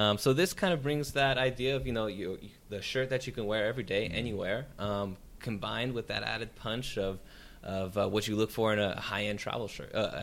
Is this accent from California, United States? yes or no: yes; San Jose, California, United States; Santa Cruz, my hometown in San Jose.